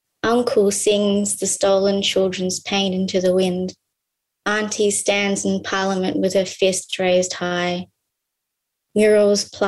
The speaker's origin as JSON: {"language": "English", "country": "Laos", "lives_now": "Australia", "said": "I'm a proud Laotian and young car woman, and I'm coming from Wurundjeri country to you now."}